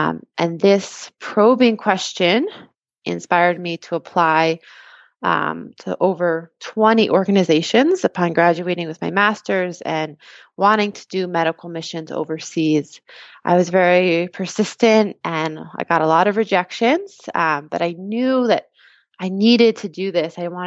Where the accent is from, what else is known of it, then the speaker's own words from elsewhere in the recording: New Jersey, United States; As you had mentioned, I am a Jersey girl. I grew up in New Jersey for my whole life, actually.